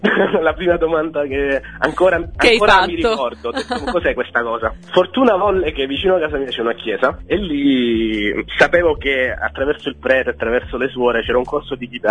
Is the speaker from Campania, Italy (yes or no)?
yes; Atena Lucana, Campania, Italy; sono di Atena Lucana.